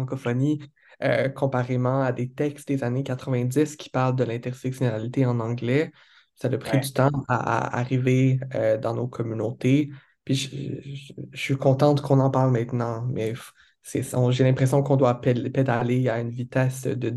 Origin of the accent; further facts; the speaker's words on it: Quebec City, Quebec, Canada; j'ai grandi au Québec, donc j'ai grandi à la ville de Québec précisément, et c'est une ville très francophone, très peu anglophone, et ma famille avec laquelle j'ai grandi ne parlait aucunement l'anglais, zéro, nada